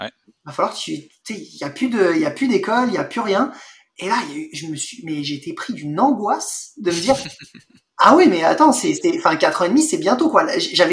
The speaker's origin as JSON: {"language": "French", "country": "France", "lives_now": "Montreal, Canada", "said": "sachant qu'en tant que Français, j'avais déjà été en Italie, jamais été à Rome"}